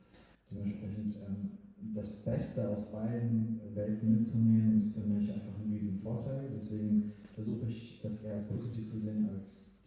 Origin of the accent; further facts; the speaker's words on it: Kosovo; also born or lived in Albania; now in Germany; Wir sind aus dem Kosovo, aus Albanien, aus der Region, aber trotzdem leben wir hier. Wir sind hier zur Schule gegangen.